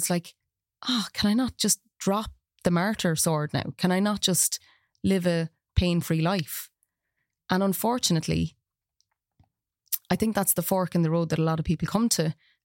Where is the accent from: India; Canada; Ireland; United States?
Ireland; even when we look at ourselves as Irish people, the riots that happened, you know, we become disillusioned.